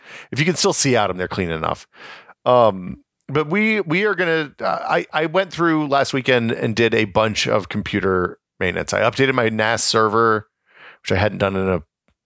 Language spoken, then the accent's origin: English; Tennessee, United States; Like, I grew up in mountains in Tennessee and we saw snow, but nothing like this.